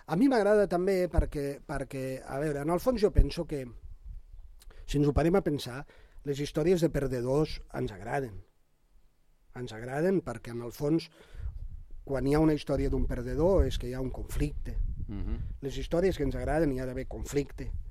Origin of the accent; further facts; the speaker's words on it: Falset, Catalonia, Spain; jo, al meu poble, Falset